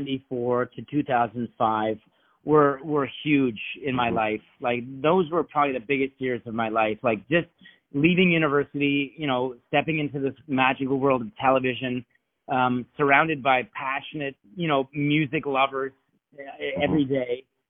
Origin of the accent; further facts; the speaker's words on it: Canada; It was the go-to channel as a Canadian kid growing up.